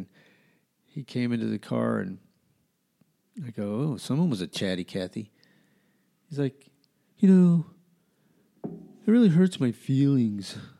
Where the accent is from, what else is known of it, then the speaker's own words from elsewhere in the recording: Albuquerque, New Mexico, United States; We grew up in Albuquerque, so we did a lot of biking.